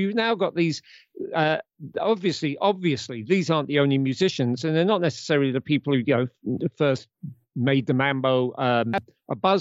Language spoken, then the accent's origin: English; United Kingdom; Because as you know, I'm a Brit and the book ends in 77 when I was 13.